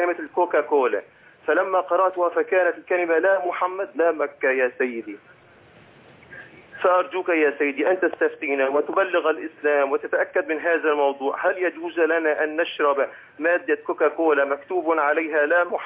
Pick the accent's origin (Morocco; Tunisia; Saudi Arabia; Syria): Syria